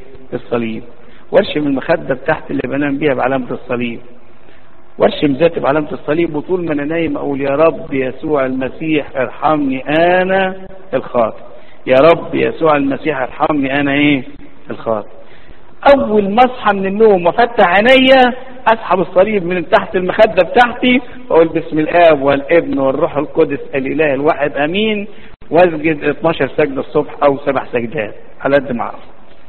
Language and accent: Arabic; Upper Egypt, Egypt; زمان عندنا في الصعيد